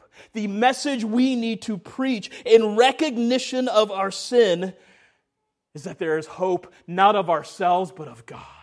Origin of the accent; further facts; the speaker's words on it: Canada; I'm a nice guy. I'm from Canada.